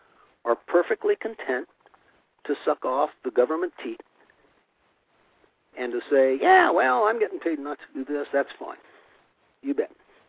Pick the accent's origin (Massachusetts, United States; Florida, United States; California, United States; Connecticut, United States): California, United States; Hayfork; right here in my hometown of Hayfork, 1,800 people, little village, we aren't incorporated, no incorporated cities in my county.